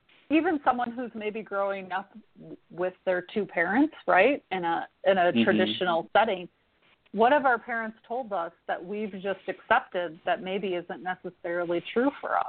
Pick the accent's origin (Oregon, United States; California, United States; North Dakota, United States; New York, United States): California, United States; San Diego; born there; I was born in San Diego, and I was raised across the country